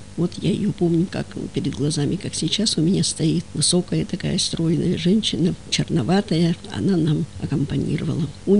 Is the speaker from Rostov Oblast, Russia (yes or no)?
no; Malaya Minusa, Krasnoyarsk Krai, Russia; Я родилась в Малой Минусе. Там я жила, там мои родители, там мои бабушки и дедушки жили. И сейчас родственники живут там. Училась я в Маломинусинской 7-летней школе.